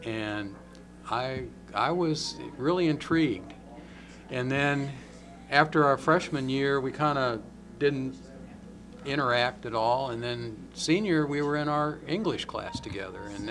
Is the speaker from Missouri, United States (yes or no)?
yes; Kansas City, Missouri, United States; also born or lived in St. Louis; We, when growing up in St. Louis and then Kansas City, we would always come to Jeff City at least once a month.